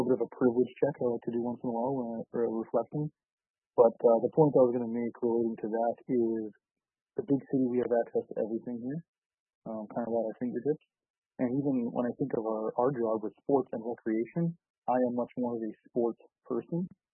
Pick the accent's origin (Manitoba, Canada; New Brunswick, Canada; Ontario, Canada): Manitoba, Canada; Winnipeg; being a very urbanized person, growing up in Winnipeg in the big city, kind of having all resources here, being a member of Red River Métis Nation, but identifying kind of with my heritage later in life